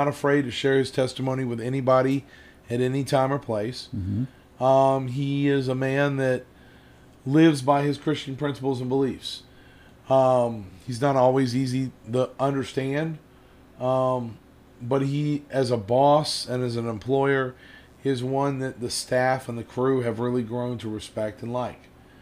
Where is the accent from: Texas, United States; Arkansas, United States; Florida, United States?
Florida, United States; now in Murfreesboro, United States; I'm originally from Florida. To me, Murfreesboro, Tennessee is a whole new animal.